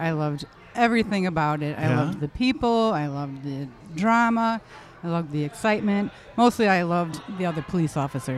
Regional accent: Illinois, United States; I grew up in St. Pete's.

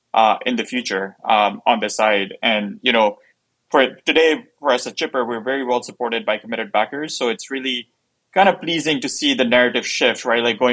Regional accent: Pakistan; I'm from Pakistan

